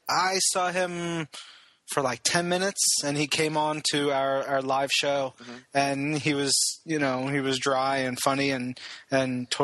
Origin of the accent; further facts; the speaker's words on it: New York, United States; I grew up on Long Island, same as Ron